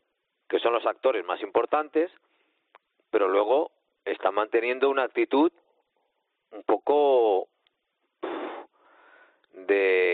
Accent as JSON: {"language": "Spanish", "country": "Uruguay", "said": "te llaman de Uruguay, como eres uruguayo, hablo para allí."}